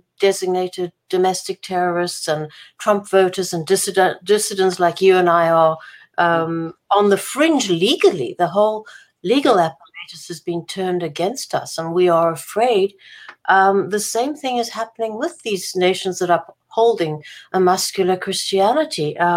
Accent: Israel; Israel, I grew up in Israel, educated in Israel.

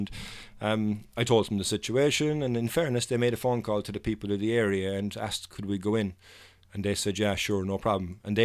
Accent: Ireland; I am from Ireland. I'm a photographer. I'm here on vacation.

